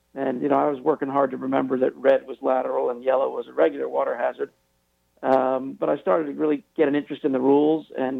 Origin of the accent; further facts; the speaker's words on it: Connecticut, United States; Well, I grew up in Connecticut, Anthony